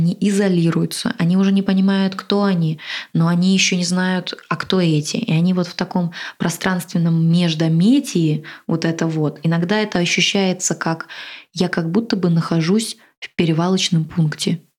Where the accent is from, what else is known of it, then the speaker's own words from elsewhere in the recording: Russia; moved away; Но по-прежнему у меня остались мои какие-то привычки, которые я сохранила из России.